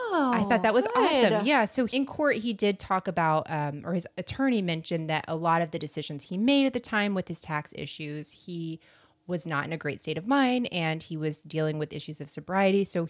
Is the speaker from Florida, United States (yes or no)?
yes; Florida, United States; Well, I'm from Florida. So, I mean, I don't even fight it anymore. I'm like, yeah, no, that's Florida.